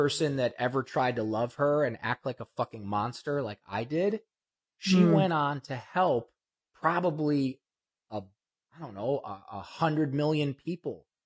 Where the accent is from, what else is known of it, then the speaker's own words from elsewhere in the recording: Ohio, United States; now in Malibu, United States; I'm from Ohio.